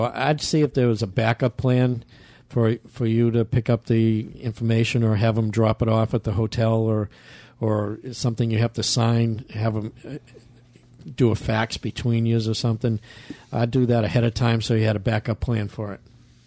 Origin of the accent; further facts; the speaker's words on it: Massachusetts, United States; I'm from Massachusetts.